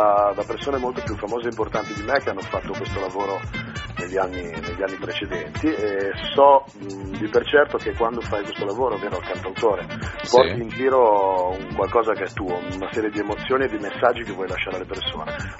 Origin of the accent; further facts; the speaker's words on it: Varazze, Liguria, Italy; Abbiamo girato nella mia città natale, che è Varazze, qui in provincia di Savona.